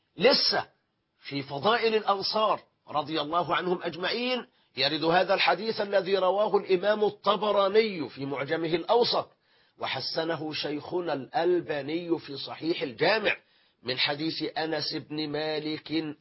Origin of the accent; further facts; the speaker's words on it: Egypt; كما يقولون باللغة العامية عندنا في مصر